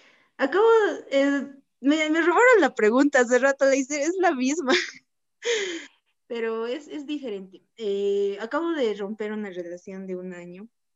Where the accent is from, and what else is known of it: Bolivia